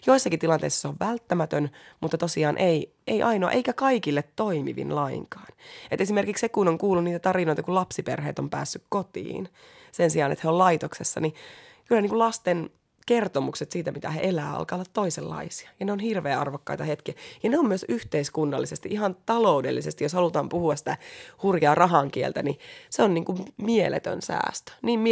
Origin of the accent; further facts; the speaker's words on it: Eastern Finland, Finland; now in Helsinki, Finland; mie oon kokenut Helsinkiin muutettua, niin mä oon Itä-Suomesta tosiaan kotoisin, niin että on välillä vaikea olla myös yksin.